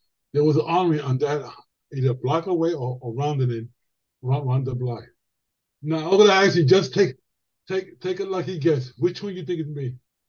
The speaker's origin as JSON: {"language": "English", "town": "New York City", "region": "New York", "country": "United States", "said": "Yeah, but I'm proud to say that I came from the Lower East Side. I love it. I go there a lot and all that."}